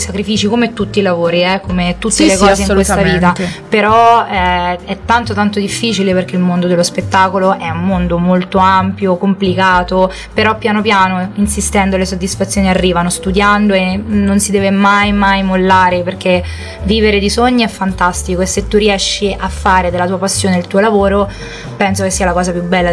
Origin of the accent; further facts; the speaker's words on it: Fossato di Vico, Umbria, Italy; now in Milan, Italy; nel 2007 ho iniziato seriamente gli studi qua a Fossato di Vico, che è il mio paese, diciamo, di origine